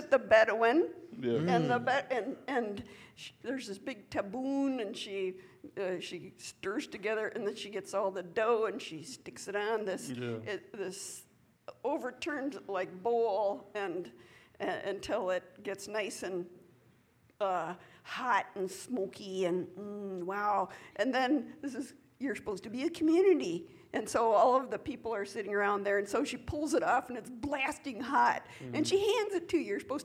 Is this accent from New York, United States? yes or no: no; Holland, Michigan, United States; Yeah, I'm from the other side of Michigan. I'm not Dutch. That's where Holland, Michigan.